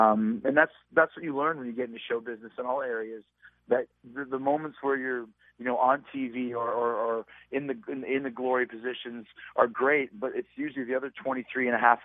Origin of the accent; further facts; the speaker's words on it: Winnipeg, Manitoba, Canada; I grew up in Winnipeg, like I said